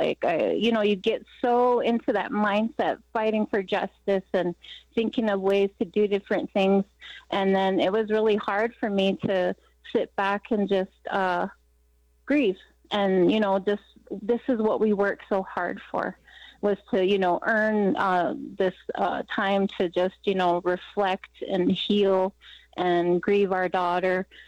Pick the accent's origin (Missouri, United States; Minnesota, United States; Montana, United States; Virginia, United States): Montana, United States; And also I go back for awareness walks in my hometown on the Blackfeet Reservation.